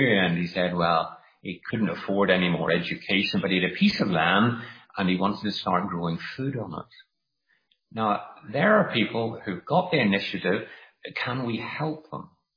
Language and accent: English; United Kingdom; Now, I'm not a South African expert, so I'll only talk about my own homeland of the UK.